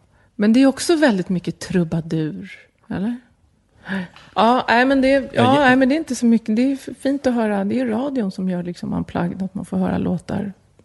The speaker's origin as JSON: {"language": "Swedish", "town": "Solna", "region": "Stockholm County", "country": "Sweden", "tie": "born or raised there", "said": "Ja, jag växte upp i Solna"}